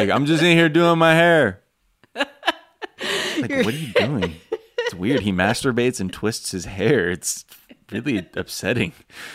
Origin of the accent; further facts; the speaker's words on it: Savannah, Georgia, United States; but I'm actually from the Savannah, Georgia area, and I know.